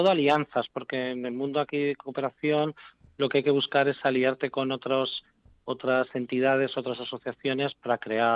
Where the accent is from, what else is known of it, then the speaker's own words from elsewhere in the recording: Torrelodones, Community of Madrid, Spain; yo venía de Madrid, bueno, yo soy de Torrelodones, pero sí. Tampoco, viviendo en Torrelodones toda la vida